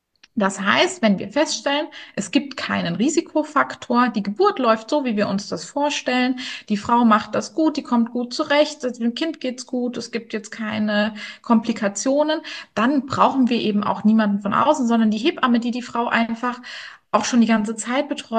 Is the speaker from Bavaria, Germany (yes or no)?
yes; Bavaria, Germany; now in Kirchheimbolanden, Germany; ich bin ja kein richtiger Pfälzer. Das ist tatsächlich so, ich komme aus dem schönen Bayern. Unterfranken ganz genau